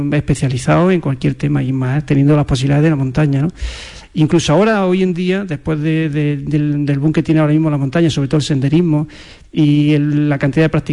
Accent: Andalusia, Spain; ¿de dónde sois? Del sur, de Andalucía

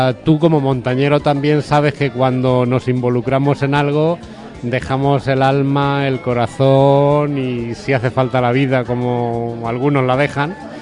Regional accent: Toledo, Castilla-La Mancha, Spain; porque yo soy de Toledo, aunque vivo aquí prácticamente toda la vida

